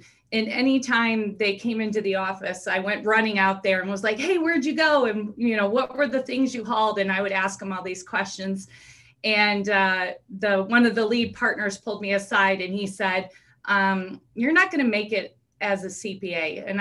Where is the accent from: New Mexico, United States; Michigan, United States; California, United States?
Michigan, United States; Monroe; I grew up in Monroe, Michigan, which anybody from Michigan puts their hand up because it's shaped like a mitten.